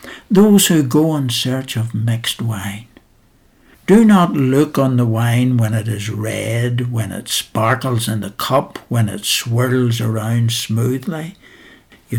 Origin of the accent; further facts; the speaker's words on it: Belfast, Northern Ireland, United Kingdom; I was brought up in Belfast, and the main road near to our house had one pub after another.